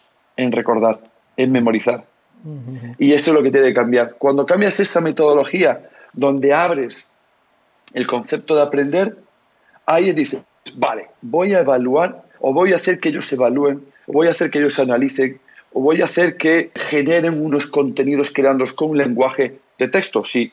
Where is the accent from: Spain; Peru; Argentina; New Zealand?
Spain; Galicia; Sí y no, como buen gallego te voy a decir, depende.